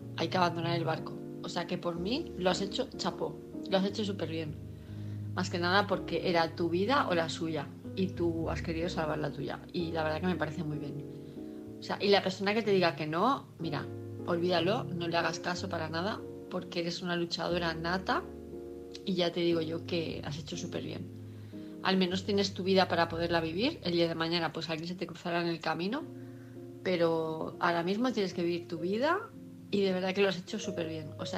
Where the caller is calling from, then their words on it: Palma de Mallorca, Balearic Islands, Spain; de Palma de Mallorca.